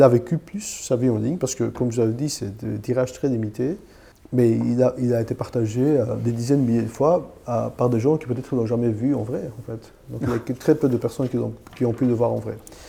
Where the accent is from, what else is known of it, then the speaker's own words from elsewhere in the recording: Greece; French is a second language; Le fait que je n'ai pas été né en Belgique, ni en France, et que je viens de la Grèce, d'un pays où la tradition de bande dessinée est inexistante